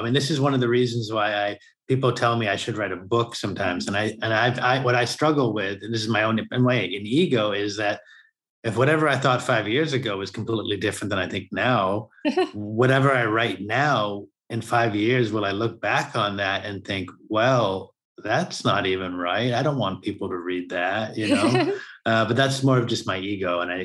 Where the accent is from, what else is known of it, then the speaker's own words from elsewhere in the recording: United States; And I grew up in America, where we're like, screw groups, I'm going to do it myself.